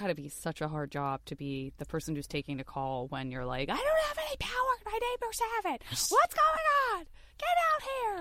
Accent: Tucson, Arizona, United States; Well, I am from Tucson, Arizona, and I went to public school my whole youth

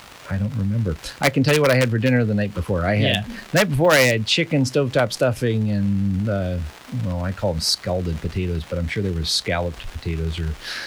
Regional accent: Fox Lake, Illinois, United States; also born or lived in Aurora / Pittsburgh; So I grew up in a town called Fox Lake, north of Chicago. I actually went to high school in Aurora, Illinois, which was west of Chicago.

